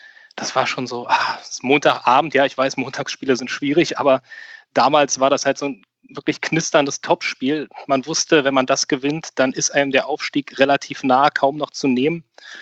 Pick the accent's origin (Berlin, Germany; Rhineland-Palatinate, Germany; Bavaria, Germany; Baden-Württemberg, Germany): Berlin, Germany; born there; ich bin 38 Jahre alt, gebürtiger Berliner, seit Kindheitsbeinen Herthaner